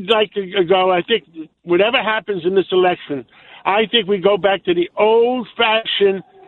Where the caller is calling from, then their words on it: New York, United States; and I'm driving in from Suffolk County